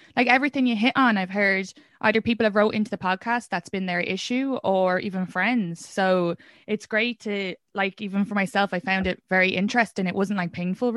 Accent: Ireland; now in Astoria, United States; I'm from Ireland originally.

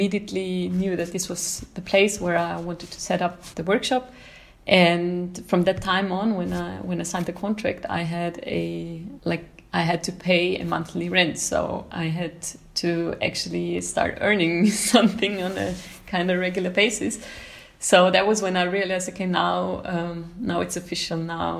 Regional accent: Austria; I am from Austria and I was mostly working and living in Austria, but I changed and moved quite a lot of times actually in Austria

